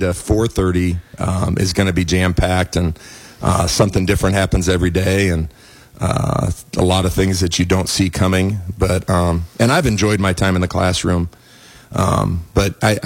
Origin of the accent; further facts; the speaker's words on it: Ottumwa, Iowa, United States; growing up in Atumwa, I don't think I ever went through the Albia Square.